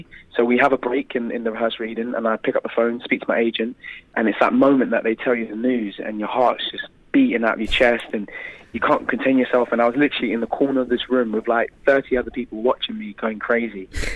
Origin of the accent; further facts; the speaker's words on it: London, United Kingdom; my hometown, London